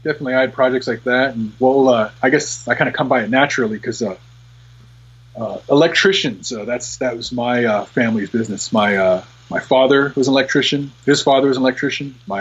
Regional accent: Miami, Florida, United States; I did, actually in Kendall.

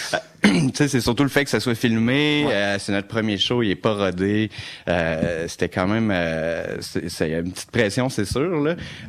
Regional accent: Montreal, Quebec, Canada; Moi, je suis de Montréal aussi

